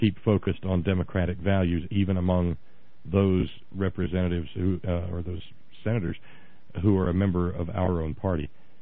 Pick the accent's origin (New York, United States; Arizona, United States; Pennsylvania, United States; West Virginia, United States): West Virginia, United States; In my home state of West Virginia, we know that Nick Joe Rahal, my congressman, is on board with it.